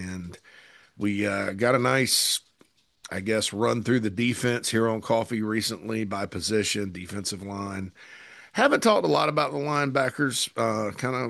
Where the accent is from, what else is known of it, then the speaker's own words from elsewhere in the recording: Spartanburg, South Carolina, United States; Beautiful park there in my hometown, home of the Hub City Spartanburgers